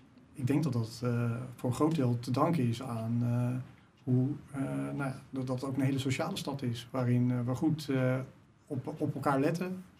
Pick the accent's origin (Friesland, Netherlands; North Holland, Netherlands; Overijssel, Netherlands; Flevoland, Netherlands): North Holland, Netherlands; Haarlem; Staat dus op plek 13 van de lijst. Ik ben 37, geboren en opgegroeid in Haarlem. En ik woon op het moment met mijn gezin, dat is mijn vrouw en 2 kinderen, in de slachthuisbuurt. Daar in de nieuwbouw rond het oude slachthuis.